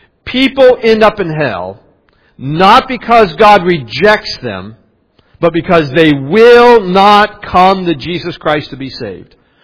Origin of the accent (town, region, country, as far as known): West Virginia, United States; born or raised there